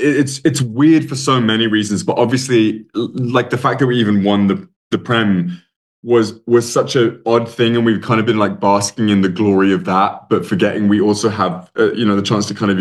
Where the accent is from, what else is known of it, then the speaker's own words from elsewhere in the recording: Ireland; I as an Irishman, are you United or are you Liverpool?